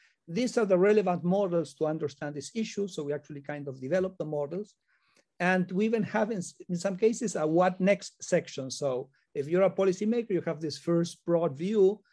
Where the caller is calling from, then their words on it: Buenos Aires, Argentina; I'm talking from Buenos Aires, so I'm a little bit far away.